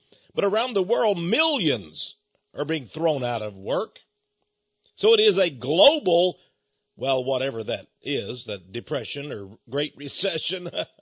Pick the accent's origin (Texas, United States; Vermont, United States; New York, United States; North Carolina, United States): Texas, United States; Port Neches; You see, I come from East Texas, and we had a lot of Cajun French folks back home.